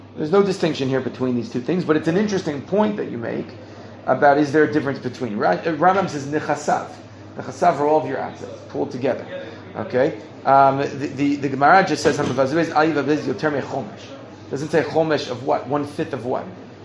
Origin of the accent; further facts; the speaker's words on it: United States; Growing up in America, I didn't see that.